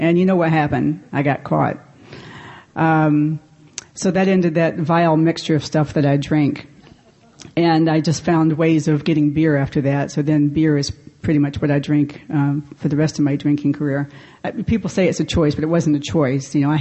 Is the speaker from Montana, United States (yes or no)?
no; Atlanta, Georgia, United States; born there; also born or lived in New York City / Davenport, Iowa; I'm from New York City. Yeah! But I got sober in Davenport, Iowa. Yeah. And I was born right here in Atlanta, Georgia. So I'm back home again.